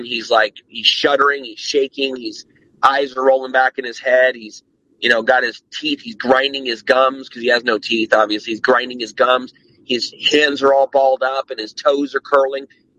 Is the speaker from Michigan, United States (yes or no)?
no; Citrus Heights, California, United States; I grew up in Citrus Heights. And when I moved back to my mother's, when I was about 13